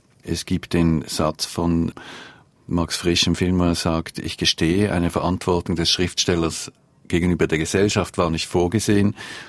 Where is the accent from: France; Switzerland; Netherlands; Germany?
Switzerland; Ich bin Schweizer und möchte international sein.